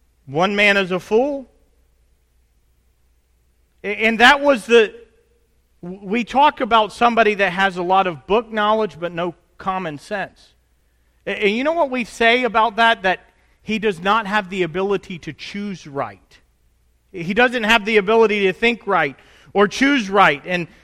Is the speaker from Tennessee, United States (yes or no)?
yes; Tennessee, United States; He's from Texas. I'm from Tennessee.